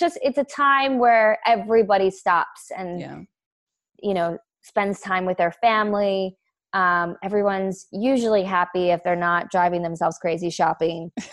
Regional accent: Vancouver, British Columbia, Canada; I grew up in Vancouver. So I grew up with the mountains and the ocean.

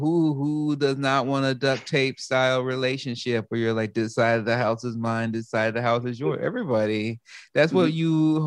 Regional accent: United States; She's Canadian. I'm American.

